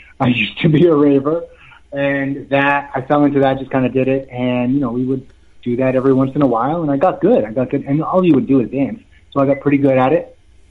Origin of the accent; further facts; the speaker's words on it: Canada; now in Las Vegas, United States; Everyone gets so excited, but I come from Canada, so I know snow.